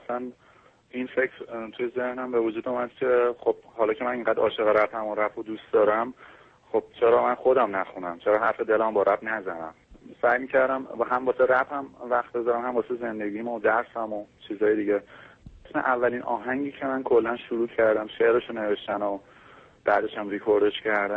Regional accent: Tehran, Tehran Province, Iran; متولد 61 هستم، 24 سالمه، بچه تهران هستم.

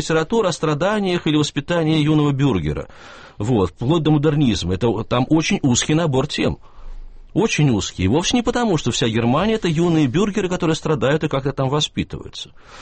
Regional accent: Pskov, Pskov Oblast, Russia; now in Moscow, Russia; Мы все откуда-то приехали. Я из Пскова, там.

